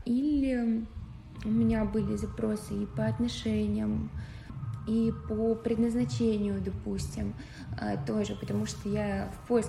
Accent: Tula, Tula Oblast, Russia; И у нее в моем городе, я из Тулы

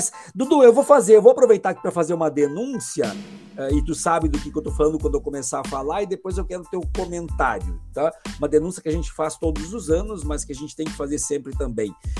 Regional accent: Alvorada, Rio Grande do Sul, Brazil; Nós nos criamos em Alvorada, né?

